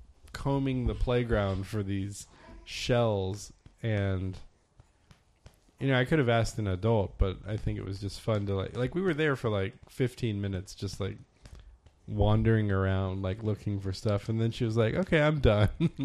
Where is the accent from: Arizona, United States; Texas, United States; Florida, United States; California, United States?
Florida, United States; Jacksonville; I grew up in Jacksonville, which has a lot of beaches